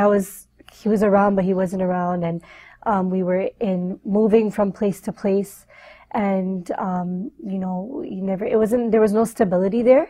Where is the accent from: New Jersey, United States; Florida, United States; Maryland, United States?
Florida, United States; Miami; I was born in Miami, Florida, and I had my mother and my father both in my life.